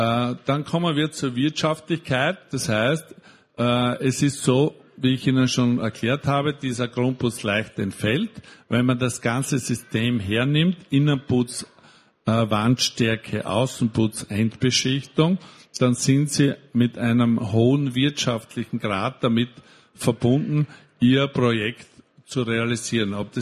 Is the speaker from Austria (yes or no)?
yes; Austria; bei uns in Österreich oder in Bayern eben Ytong noch nicht so stark verbreitet ist